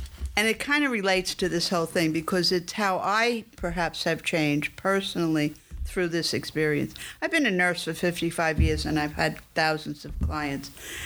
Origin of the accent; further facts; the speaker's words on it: Northeast, United States; I'm from the Northeast, you know.